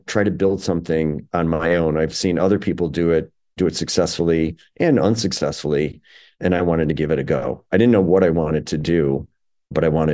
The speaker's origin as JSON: {"language": "English", "town": "Chicago", "region": "Illinois", "country": "United States", "tie": "born or raised there", "said": "Illinois is my hometown. Chicago is my hometown."}